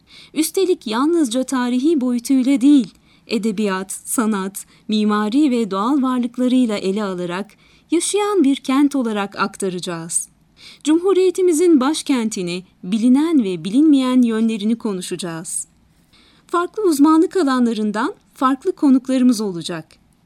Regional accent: Ankara, Turkey; doğma büyüme Ankaralı olarak her zaman başka şehirlerden dönerken Ankara'yı özledim.

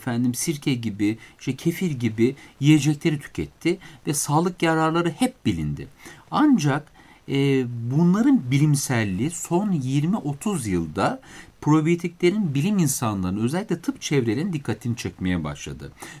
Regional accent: Beypazarı, Ankara, Turkey; ben Beypazarlıyım, Ankara Beypazarı

